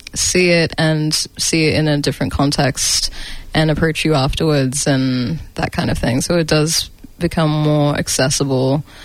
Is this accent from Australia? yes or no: yes; Australia; I'm a brown person growing up in Australia who went to predominantly white Catholic schools.